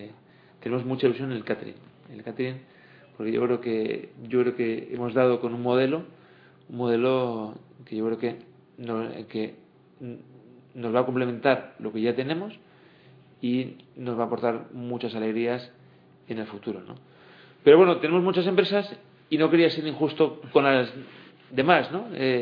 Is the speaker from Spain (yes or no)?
yes; San Sebastián, Basque Country, Spain; born there; Yo nací en San Sebastián.